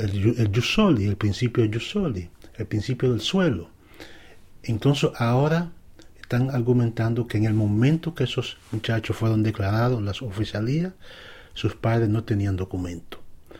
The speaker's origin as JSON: {"language": "Spanish", "country": "Dominican Republic", "said": "Realmente nosotros somos de la República Dominicana"}